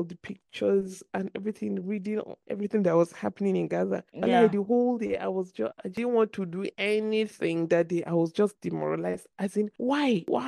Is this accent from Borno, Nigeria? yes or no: yes; Maiduguri, Borno, Nigeria; Because I'm from Maiduguri